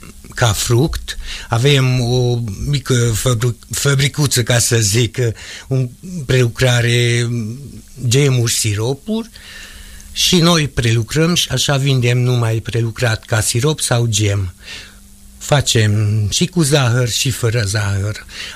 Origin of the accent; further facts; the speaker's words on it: Sânișor, Mureș County, Romania; born there; eu m-am născut la Sânișor, județul Mureș